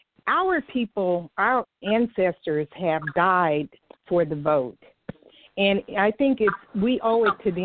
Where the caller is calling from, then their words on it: Sacramento, California, United States; I'm calling from Sacramento.